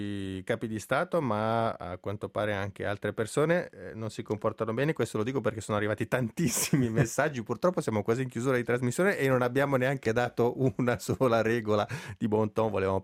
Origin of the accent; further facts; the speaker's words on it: Locarno, Ticino, Switzerland; Lo dico da locarnese, io sono nato a Locarno